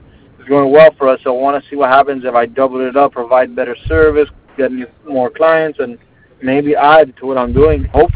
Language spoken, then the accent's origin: English; Cuba; I'm Cuban.